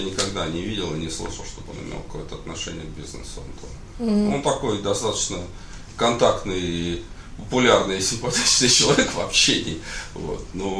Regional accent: Moscow, Russia; Детство прошло в Москве, да.

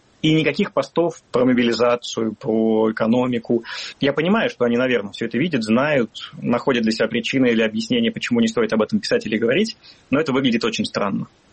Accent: Penza, Penza Oblast, Russia; я из Пензы, и в Пензе есть картинная галерея

